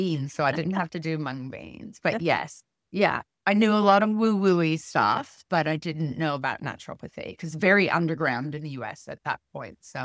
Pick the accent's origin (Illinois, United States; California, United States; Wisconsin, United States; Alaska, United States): California, United States; I'm born and raised in California in the 70s. I grew up with scientific parents, but a lot of hippies around San Francisco in the 70s.